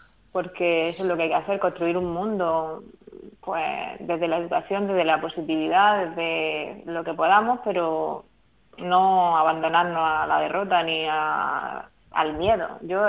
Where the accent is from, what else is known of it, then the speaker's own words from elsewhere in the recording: Puerto Lumbreras, Region of Murcia, Spain; de Puerto Lumbreras va a ser una noche que están preparando desde la Concejalía de Cultura de aquí de mi pueblo